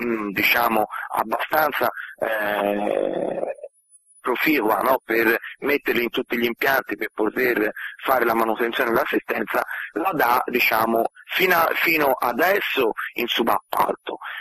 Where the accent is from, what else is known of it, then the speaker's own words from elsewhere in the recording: Florence, Tuscany, Italy; io sono di Firenze e cito Firenze